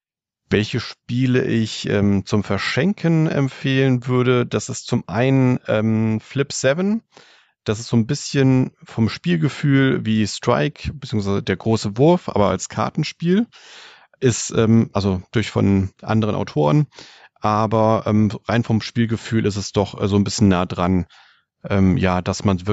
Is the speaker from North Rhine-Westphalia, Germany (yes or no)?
no; Bavaria, Germany; Dann wird es an Weihnachten auch in meine Heimat gehen, nach Franken.